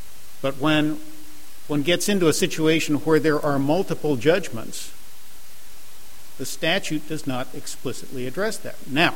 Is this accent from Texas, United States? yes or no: no; California, United States; I'm from California, and we have a legislature there which has written some real doozies of statutes.